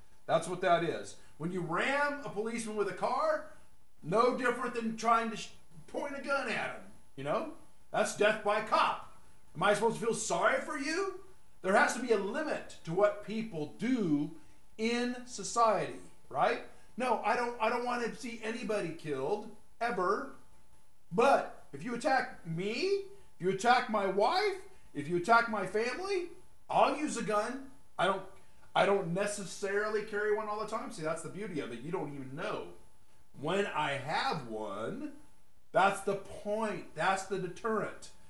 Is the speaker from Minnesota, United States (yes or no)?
no; California, United States; Now, I growing up in Southern California in an all-white community, I really didn't know about